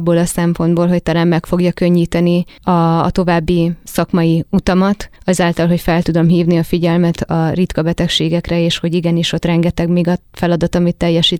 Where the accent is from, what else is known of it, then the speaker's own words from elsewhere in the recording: Hungary; Mert ez fontos, mert innen származunk, ezek a gyökereink, és ez fontos, hogy mi itthon tudjuk kamatoztatni. És én nagyon remélem, hogy Magyarországon erre van is lehetőség, meg lesz is.